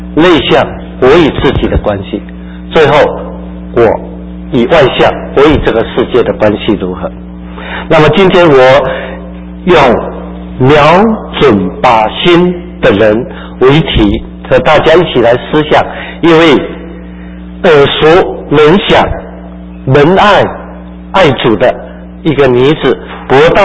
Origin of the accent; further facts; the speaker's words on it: Xiamen, Fujian, China; 我来自福建厦门，那我们是70年代被上帝兴起的一群的年轻人。